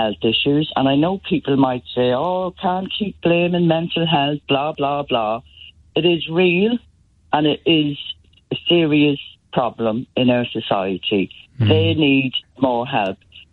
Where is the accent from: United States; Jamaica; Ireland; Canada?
Ireland; I was brought up in Ireland with a big, massive family.